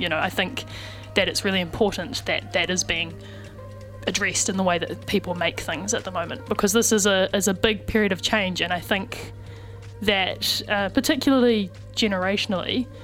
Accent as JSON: {"language": "English", "town": "Christchurch", "region": "Canterbury", "country": "New Zealand", "tie": "born or raised there", "said": "There's a few people from Christchurch involved because that's my hometown is."}